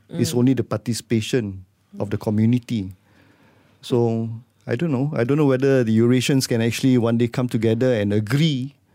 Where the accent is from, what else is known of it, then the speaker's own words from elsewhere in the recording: Malaysia; We celebrate ourselves as part of being quintessentially Malaysian.